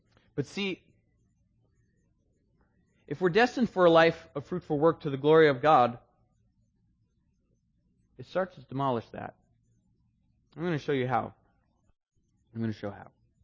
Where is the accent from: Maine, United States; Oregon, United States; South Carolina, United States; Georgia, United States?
Maine, United States; I'm from Maine. We like the pilgrims.